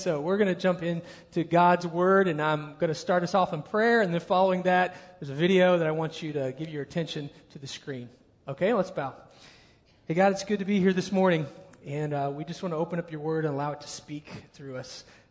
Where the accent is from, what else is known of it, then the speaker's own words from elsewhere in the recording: Evansville, Indiana, United States; I grew up in the Evansville area